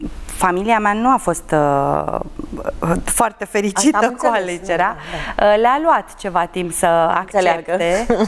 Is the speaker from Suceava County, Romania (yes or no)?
no; Drobeta-Turnu Severin, Mehedinți County, Romania; born or raised there; moved away as an adult; now in Bucharest, Romania